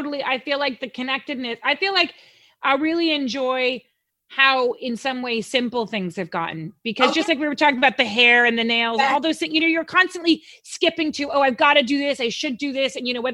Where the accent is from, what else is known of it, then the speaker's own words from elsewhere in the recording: United States; Like, because like being American, Glastonbury is like, you know, way on the other side of the world.